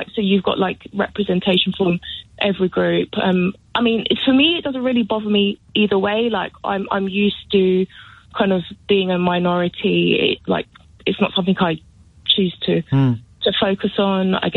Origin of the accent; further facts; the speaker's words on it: London, United Kingdom; I was born and raised in London and always loved walking